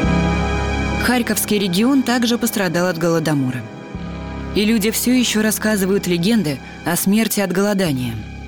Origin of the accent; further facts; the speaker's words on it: Crimea, Ukraine; born there; Мне нравится моя малая родина. Место, где я родилась. Полуостров Крым. Но опять же, это не Украина.